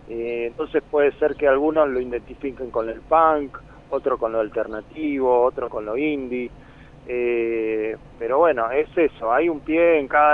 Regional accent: La Plata, Buenos Aires Province, Argentina; si bien canto en castellano, soy de La Plata, soy de Argentina

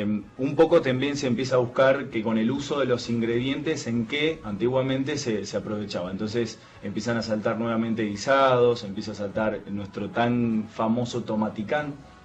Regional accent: Mendoza, Argentina; hablo como cocinero mendocino

